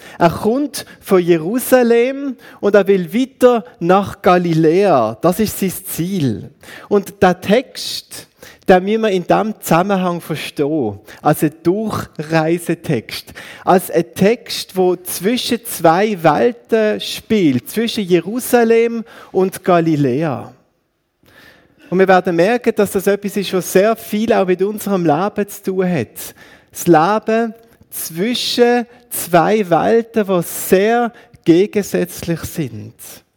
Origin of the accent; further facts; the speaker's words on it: Basel, Basel-Stadt, Switzerland; Ich als Basler, von weit weg, aus einer fremden Kultur, mit einem ziemlich lustigen Akzent